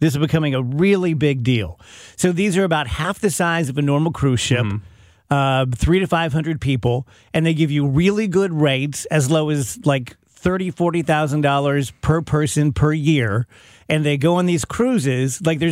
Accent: Illinois, United States; So I'm from Illinois. So when I showed up in St. Louis, I immediately didn't feel cool enough to be here.

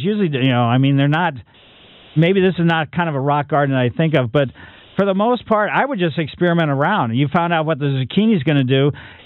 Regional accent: Ellisville, Missouri, United States; As kids, growing up in Ellisville, 200 people when we moved out there, but there was a lot of dandelions.

